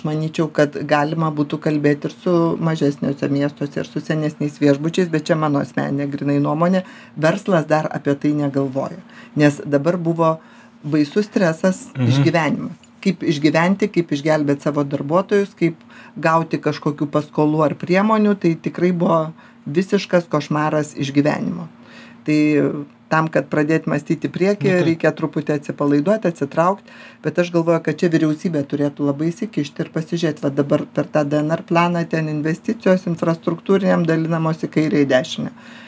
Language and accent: Lithuanian; Samogitia, Lithuania; aš esu iš Žemaitijos